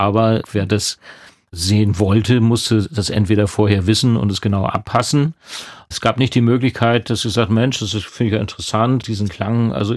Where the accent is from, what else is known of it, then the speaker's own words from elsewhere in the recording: Germany; Als Deutscher, Weißer und dann schwarze Musik können wir sowieso nicht.